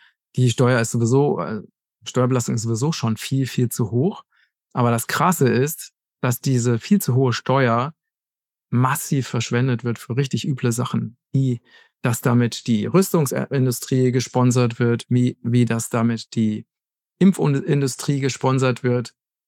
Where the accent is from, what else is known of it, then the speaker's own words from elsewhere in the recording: Germany; now in Portugal; Ich bin Deutscher, auch wenn ich jetzt in Portugal lebe. Und kann mir auch sehr gut vorstellen, auch wieder nach Deutschland zurückzukommen, wenn die Verhältnisse sich bessern.